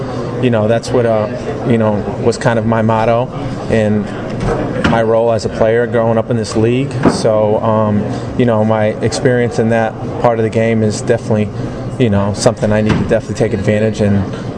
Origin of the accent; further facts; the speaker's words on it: Connecticut, United States; I'm from Connecticut, so the local teams are either going to be the Giants, the Jets, and the Patriots.